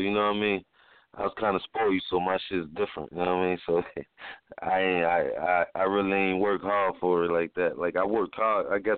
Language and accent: English; New York City, New York, United States; originally I was born in New York Hospital in Manhattan. Then first apartment I lived in was Queensbridge, 12th Street, 4009.